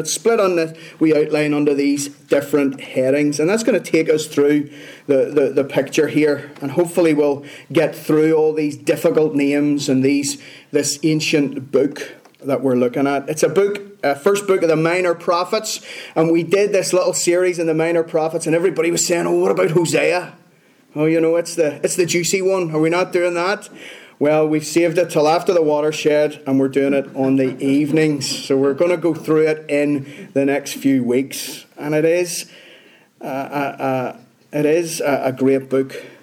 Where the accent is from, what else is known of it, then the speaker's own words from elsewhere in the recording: Northern Ireland, United Kingdom; When I lived in Leeds, I gave up in my year trying to tell people I was from Northern Ireland.